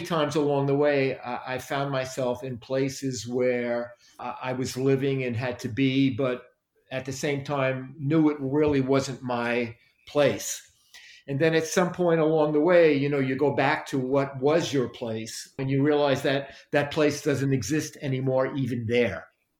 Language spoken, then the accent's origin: English; Brooklyn, New York, United States; I have a very strong connection with my neighborhood of where I grew up in Brooklyn. It's really the core of who I am.